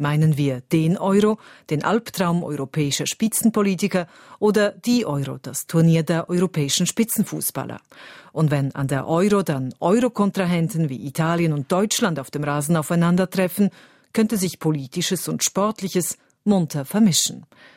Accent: Switzerland; Also bei uns in der Schweiz ist das ja ganz anders.

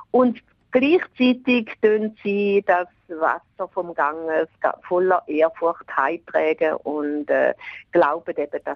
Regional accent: Switzerland; Ich habe einfach als Schweizerin gedacht, ja, das ist eine Bergtour, das ist wunderbar.

